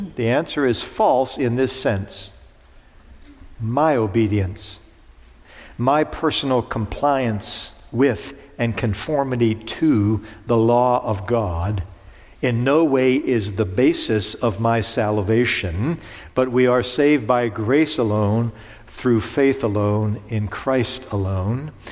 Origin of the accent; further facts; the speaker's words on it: Pittsburgh, Pennsylvania, United States; but on our street where I grew up in Pittsburgh, there were kids that were younger than me